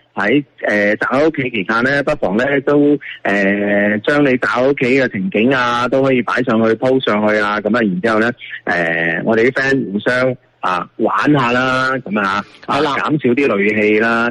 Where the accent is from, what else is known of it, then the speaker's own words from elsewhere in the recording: Guangdong, China; 喺我哋廣東喺我哋家鄉我哋好多 friend 喺度支持緊你啊